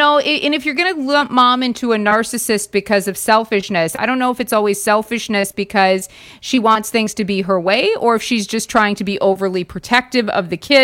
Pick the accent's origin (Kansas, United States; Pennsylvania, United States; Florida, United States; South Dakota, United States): South Dakota, United States; And my home state of South Dakota, because I always like to look this stuff up, they came in number 33 on the list